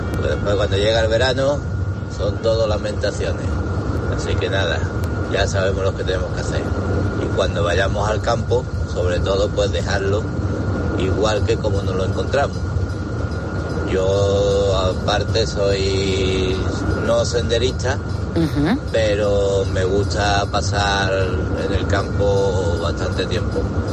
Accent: Madrid, Community of Madrid, Spain; de Madrid. Aquí voy con el camión dirección Valladolid.

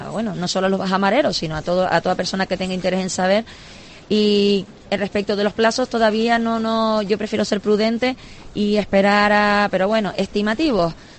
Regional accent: Valle de Guerra, Canary Islands, Spain; Yo que soy de Valle de Guerra, pues mi lugar idílico de baño desde que soy chiquita pues es ese

